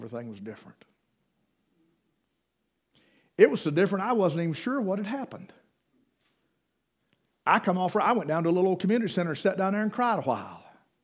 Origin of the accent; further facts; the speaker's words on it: Brevard, United States; So I was able to transfer back to my hometown, and I knew everybody, and I knew the roads, I knew the people.